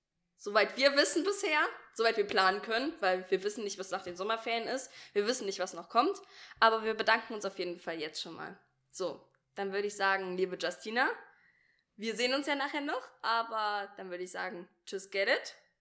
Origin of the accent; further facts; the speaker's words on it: Germany; für mich als Deutscher